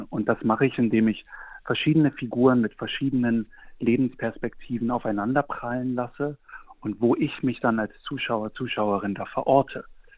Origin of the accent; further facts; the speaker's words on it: Düsseldorf, North Rhine-Westphalia, Germany; Ich komme aus Düsseldorf. Um die Ecke ist Kohlegebiet. Viele Teile meiner Familie arbeiten da auch.